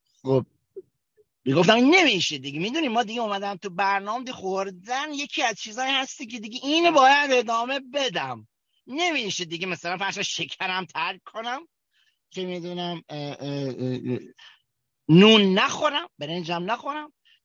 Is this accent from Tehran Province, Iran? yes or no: no; Kerman, Iran; accent: Kermani; که من خجالت میکشیدم که بگم کرمونی هستم، چون لهجم مثلا فرض کن کرمونی بود، آقا کرمونی بودم، هستم، پدرم و جدم البته یزدیه، حالا کار نداریم، ولی خودم تو کرمون متعلق شدم،